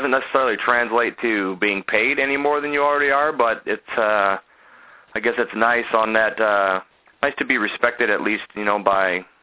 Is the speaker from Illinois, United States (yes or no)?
yes; Chicago, Illinois, United States; Well, I grew up in Chicago, so I got mostly AWA and WWF syndicated TV.